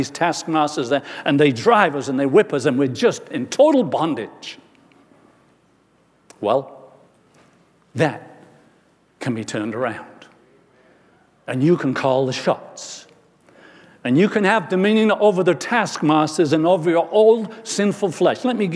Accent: York, Yorkshire and the Humber, United Kingdom; I was just a little kid working full-time in a butcher's shop in England, in my hometown of York.

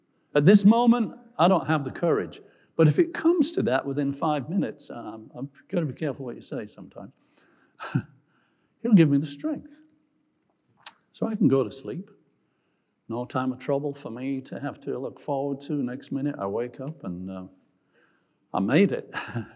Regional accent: York, Yorkshire and the Humber, United Kingdom; My hometown of York in England

